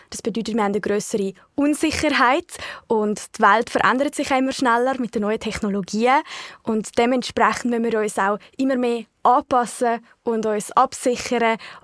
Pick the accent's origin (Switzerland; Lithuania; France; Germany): Switzerland; die wir uns als Junge in der Schweiz noch schwierig vorstellen können.